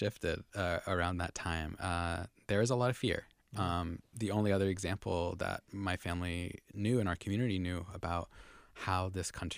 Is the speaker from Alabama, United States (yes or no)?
no; Lyndhurst, New Jersey, United States; born there; I was born in Lyndhurst, New Jersey, which is like kind of like a bridge and tunnel folk outside of Manhattan, you know, little small towns